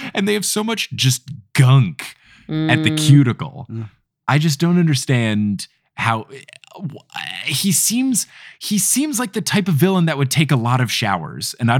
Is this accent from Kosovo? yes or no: no; United States; Yeah, I am an American boy. I know that TERFs are bad.